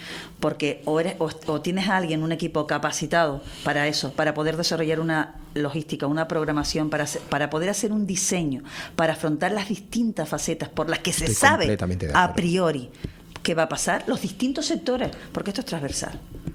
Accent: Canary Islands, Spain; Y yo nunca me voy a salir del diseño de mi tierra, porque es una tierra distinta. Es una tierra distinta para bien y para mal.

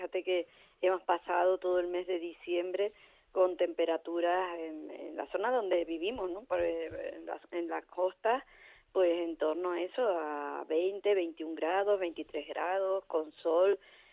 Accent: Canary Islands, Spain; tú sabes cómo somos los canarios, que vamos desde aquí y llevamos hasta el sol

